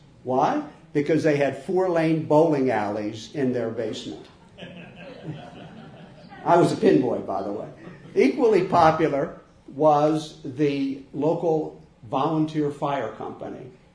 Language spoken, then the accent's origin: English; Shamokin, Pennsylvania, United States; now in Ivins, United States; I've got to take you back to my hometown of Shamokin, Pennsylvania.